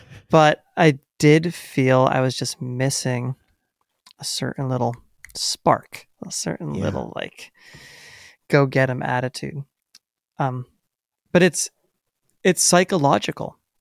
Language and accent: English; Northeast, United States; We grew up in the Northeast.